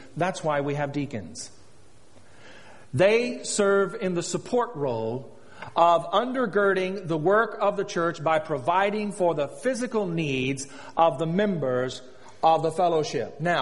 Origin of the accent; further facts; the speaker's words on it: Arkansas, United States; not only here, but where I was raised in Arkansas and in other places where I have been.